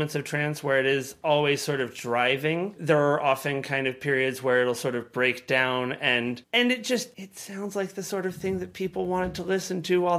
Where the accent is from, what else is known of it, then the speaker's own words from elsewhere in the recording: Sydney, New South Wales, Australia; And so I came from Sydney, where I was listening to like all these like great DJs and dance music and all of that stuff.